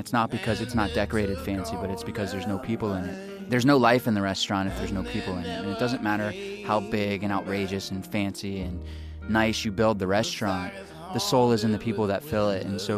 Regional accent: East Coast, United States; now in Los Angeles, United States; I mean, I grew up on the East Coast, and so I definitely have a place in my heart for it, and, like, my children are back there, and my parents live on the East Coast

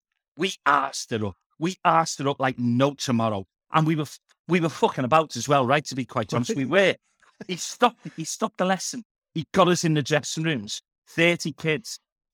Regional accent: Liverpool, North West England, United Kingdom; I still get people when they find out I'm a Scouser, they want to tell me their favourite Scouse joke, right?

